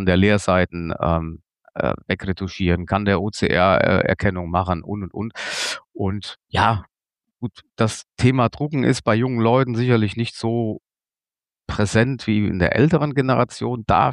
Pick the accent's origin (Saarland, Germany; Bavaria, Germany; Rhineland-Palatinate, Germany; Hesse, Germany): Rhineland-Palatinate, Germany; Daaden; Wir haben hier im Westerwald, hier in meiner Heimatgemeinde in Daaden, einen Wald mit 1.000 Bäumen gepflanzt.